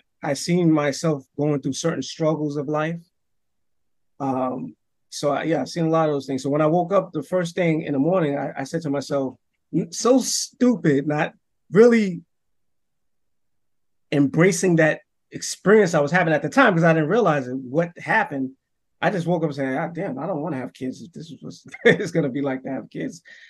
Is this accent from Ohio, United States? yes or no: no; New York City, New York, United States; Another incident took place when I grew up in the Bronx, in Yankee Stadium over there.